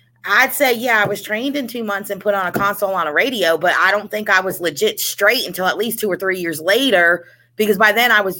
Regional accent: New Jersey, United States; accent: Jersey Shore; When I first started here, my accent was straight up Jersey Shore.

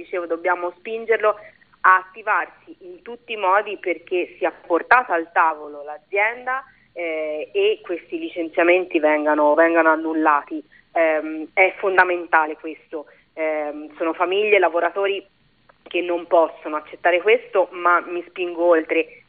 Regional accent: Florence, Tuscany, Italy; Io sono di Firenze, quindi non potevo non essere in piazza.

